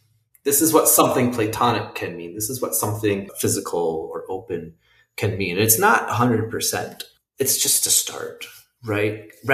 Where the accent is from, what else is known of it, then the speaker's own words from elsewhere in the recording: Minneapolis, Minnesota, United States; born there; I'm 37. I live in Minneapolis, and I was born in Minneapolis.